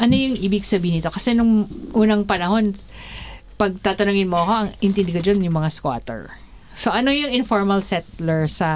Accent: Caloocan, Metro Manila, Philippines; lumaki ako sa Caloocan, pero gusto kong tumira sa Los Baños

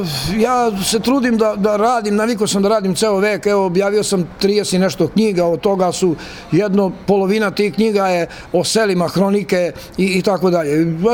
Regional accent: Radenković, Vojvodina, Serbia; Ja sam rođen u Mači, u selu sam rođen. Moje selo je Radenković, koji ima 1100 stanovnika, 300 kuća i tako dalje. Ja sam rođen u selu i znam kako je to.

